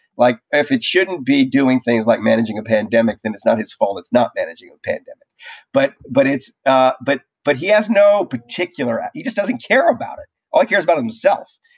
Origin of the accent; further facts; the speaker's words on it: New Orleans, Louisiana, United States; I grew up in New Orleans. When I was growing up in New Orleans, the way you found out whether a hurricane was about to hit was you went outside, you know?